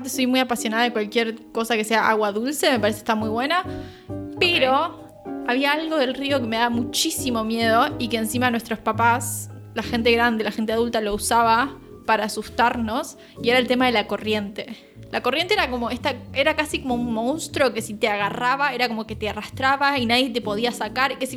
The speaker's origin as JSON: {"language": "Spanish", "town": "Viedma", "region": "Río Negro", "country": "Argentina", "tie": "born or raised there", "said": "porque para mí el río es sinónimo a mi infancia. Yo nací en Viedma."}